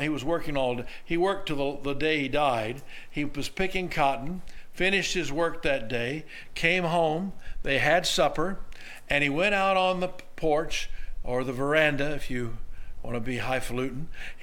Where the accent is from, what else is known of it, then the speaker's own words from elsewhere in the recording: Oklahoma, United States; I grew up in Oklahoma.